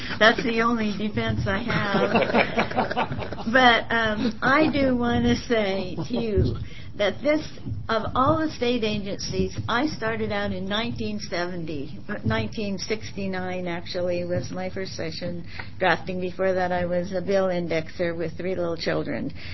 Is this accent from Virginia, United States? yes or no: no; Oregon, United States; now in Oceanside, United States; I live now in Oceanside, Oregon. I'm originally from Baker County and still part owner of a ranch there out at Haines.